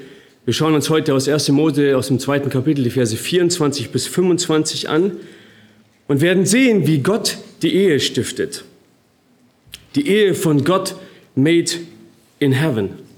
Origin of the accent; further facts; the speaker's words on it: Germany; Und wir als Deutsche, wir lieben